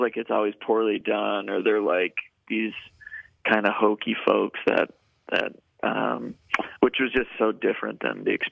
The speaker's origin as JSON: {"language": "English", "town": "Iron River", "region": "Michigan", "country": "United States", "said": "From Iron River, Michigan."}